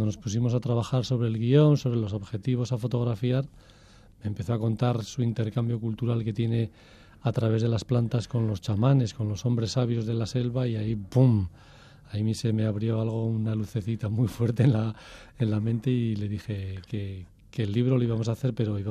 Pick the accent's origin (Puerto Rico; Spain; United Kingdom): Spain; Puente la Reina, Navarre; de donde soy yo, de Puente la Reina, Navarra